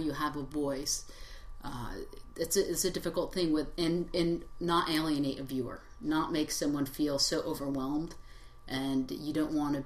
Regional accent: the North, United States; Well, frankly, being from the North, growing up in the North, I wanted to be closer to my family while my parents are still alive

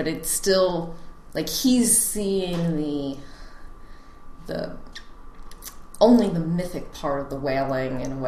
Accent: Pennsylvania, United States; I grew up outside of Philadelphia.

